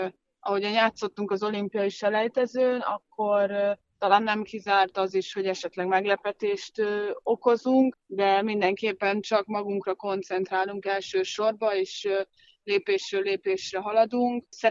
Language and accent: Hungarian; Győr, Győr-Moson-Sopron, Hungary; Hát ugye Győrben nevelkedtem, utánpótlásba